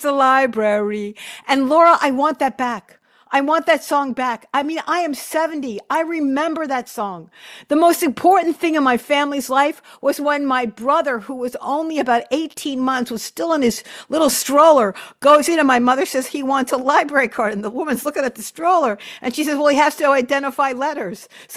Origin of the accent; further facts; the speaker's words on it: Brooklyn, New York, United States; also born or lived in Long Island; I'm a kid from New York. Okay, I was raised both in Brooklyn and Long Island